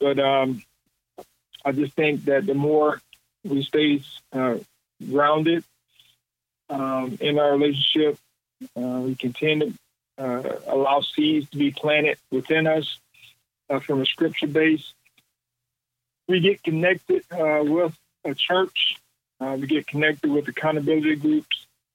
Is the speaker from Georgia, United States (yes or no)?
yes; Thomasville, Georgia, United States; I'm originally from Thomasville, Georgia. So I'm South Georgia product.